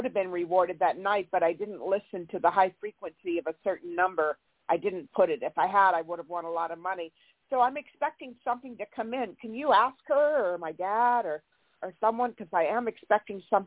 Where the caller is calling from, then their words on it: California, United States; I'm in California.